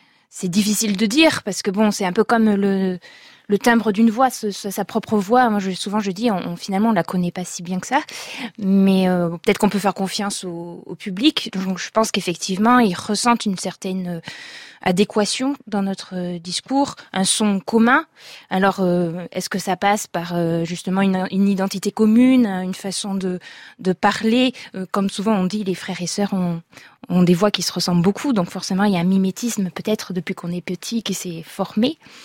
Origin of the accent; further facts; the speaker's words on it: Avignon, Provence-Alpes-Côte d'Azur, France; quand on était tout jeune, on est donc originaire d'Avignon et on a eu l'occasion d'aller très souvent au concert